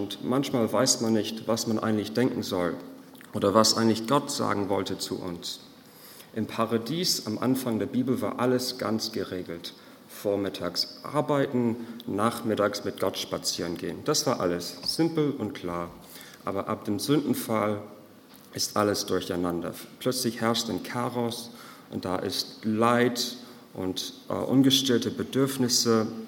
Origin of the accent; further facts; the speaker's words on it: Ireland; German is a second language; ich mache weiter mit der Predigt. Falls jemand sich kurz wundert an der Aussprache, ich bin Ire und manchmal ist meine Aussprache nicht ganz so sauber